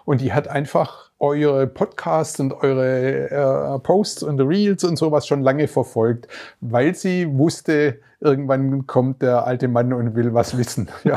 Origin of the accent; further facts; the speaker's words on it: Stuttgart, Baden-Württemberg, Germany; ich komme aus Stuttgart